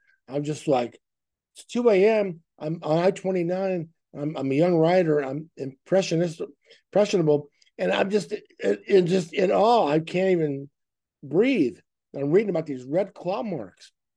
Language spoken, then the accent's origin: English; San Diego, California, United States; also born or lived in Kansas City; Absolutely. I don't know, because I grew up in San Diego and I ended up in Kansas City and Mizzou, and here I am.